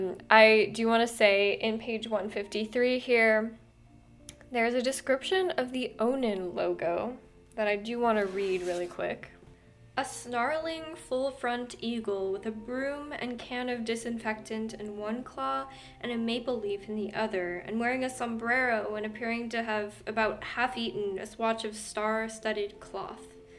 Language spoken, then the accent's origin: English; Tucson, Arizona, United States; I grew up in Tucson, so I just never thought that Tucson would make it into amazing literature like this